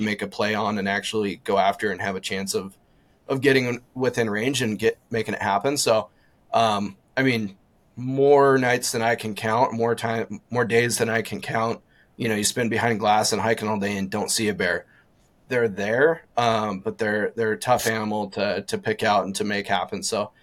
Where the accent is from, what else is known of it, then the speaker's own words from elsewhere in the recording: Montana, United States; again, growing up in Montana, I was able to get an antelope tag every single year